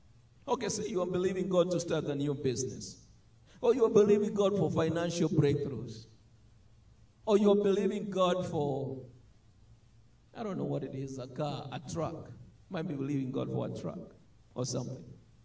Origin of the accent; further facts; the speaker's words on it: Embu, Eastern Province, Kenya; I was born and raised in Embu. It's a city, you don't know where that is. It is in Kenya, in eastern part of Kenya.